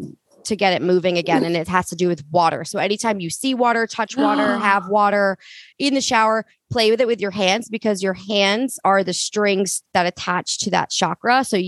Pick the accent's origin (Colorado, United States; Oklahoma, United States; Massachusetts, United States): Massachusetts, United States; now in Nantucket, United States; I grew up on Cape and where I live now is on a small island off of that area. So like if you look at Massachusetts, there's like a hook. I'm like 40 miles out to sea from that hook, that little like arm, on Nantucket.